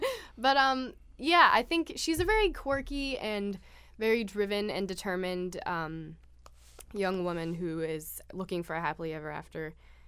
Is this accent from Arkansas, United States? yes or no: yes; Arkansas, United States; accent: southern; I was born and raised in Arkansas and I lived there for 16 years.